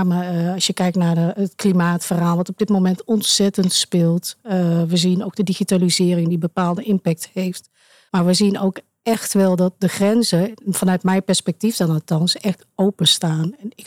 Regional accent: Sint-Michielsgestel, North Brabant, Netherlands; born there; de gemeente Sint-Michielsgestel, waar ik ben geboren.

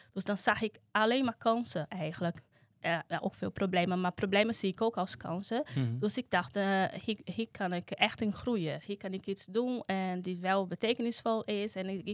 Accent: Brazil; Dutch is a second language; now in Netherlands; Bij ons in Brazilië worden mensen met dementie, die zijn onderdeel nog steeds van de maatschappij.

